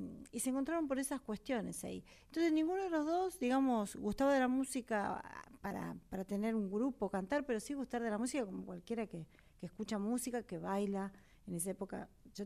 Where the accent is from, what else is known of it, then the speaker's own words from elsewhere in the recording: La Plata, Buenos Aires Province, Argentina; Soy de La Plata, mi viejo chaqueño, e íbamos cada tanto al Chaco.